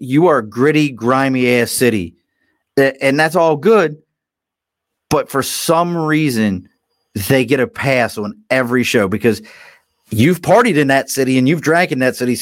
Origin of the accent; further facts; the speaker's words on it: Baltimore, Maryland, United States; I always say this about growing up in Baltimore. I mean, it's not, look, where I grew up was a perfectly fine blue-collar neighborhood.